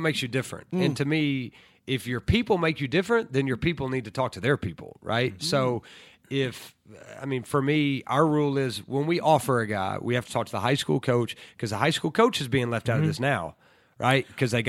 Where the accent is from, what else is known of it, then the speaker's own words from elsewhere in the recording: Lookout Mountain, Tennessee, United States; And I'm from Lookout Mountain of Tennessee